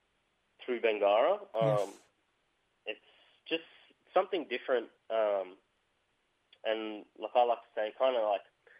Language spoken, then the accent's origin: English; New South Wales, Australia; So I grew up in the Blue Mountains, which is Darug and Gunungurra country, but my grandmother's country is Dungari, and she's from Kempsey.